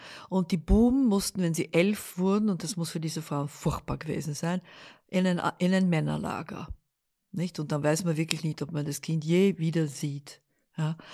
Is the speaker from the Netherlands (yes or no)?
yes; Netherlands; Und wir wurden dann als Holländer, mein Vater wurde sofort geholt und in ein Lager in Sumatra gesteckt.